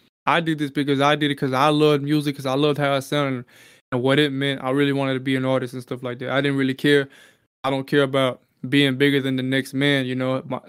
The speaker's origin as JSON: {"language": "English", "town": "Hemet", "region": "California", "country": "United States", "said": "I'm from Southern California. I'm originally from this little place called Hemet, California."}